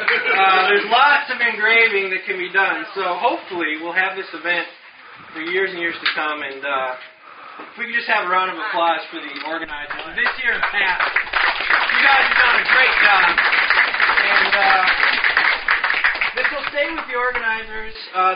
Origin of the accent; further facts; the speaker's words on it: Minnesota, United States; Well, we're from Minnesota. We're some of the few people tenting.